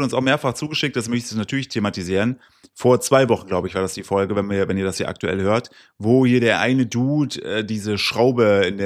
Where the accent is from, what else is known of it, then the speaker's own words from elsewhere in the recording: Cologne, North Rhine-Westphalia, Germany; hä, was habt ihr denn in der Schule gelernt? Bei uns in Köln war U-Boot-Verhalten total normal.